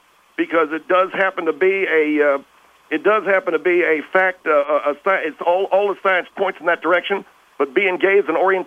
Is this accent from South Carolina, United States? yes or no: yes; Manning, South Carolina, United States; born there; I was born in Manning, South Carolina as a gay baby.